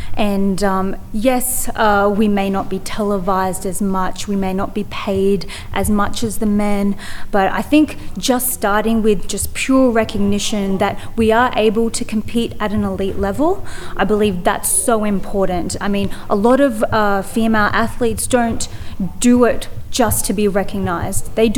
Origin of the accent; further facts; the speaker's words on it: Australia; I believe being half Filipino and half Australian is of great benefit. Of course, the Philippines, they love their boxing. It's ingrained in their culture. So to have that a part of me really means a lot. And to represent Australia overseas is just an amazing feeling